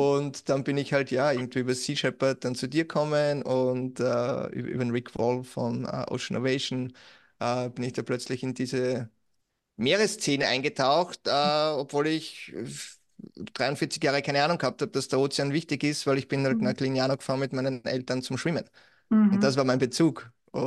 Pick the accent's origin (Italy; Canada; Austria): Austria; Und dann 2020, März, bei uns in Österreich zumindest Lockdown und weltweiter Lockdown und plötzlich Musikszene tot.